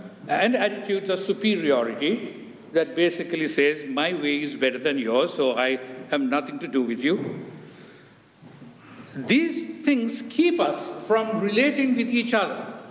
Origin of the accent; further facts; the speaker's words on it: Sri Lanka; also born or lived in United States; Although I'm American, I'm also from Sri Lanka, you know this.